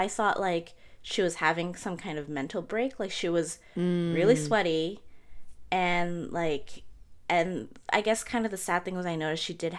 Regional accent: Toronto, Ontario, Canada; maybe because this is me growing up in Jane and Finch.

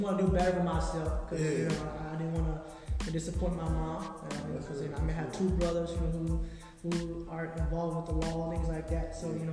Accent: Twin Cities, Minnesota, United States; Well, I grew up in the Twin Cities, not so much different from somebody who was born here, I guess. Yeah. Because I came here when I was really young

